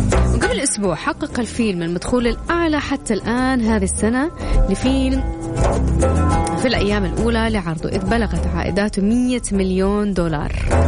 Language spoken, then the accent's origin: Arabic; Jeddah, Makkah Province, Saudi Arabia; عندنا في جدة ما شاء الله